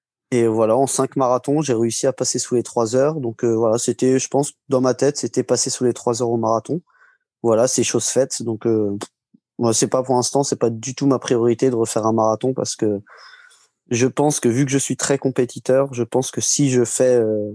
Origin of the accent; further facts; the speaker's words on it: Marcilly-en-Villette, Centre-Val de Loire, France; pour ceux qui me connaissent un petit peu, ou de loin ou de près. Je suis de Marcy-en-Villette, c'est en pleine Sologne, donc un peu en forêt, donc c'est assez calme, on va dire.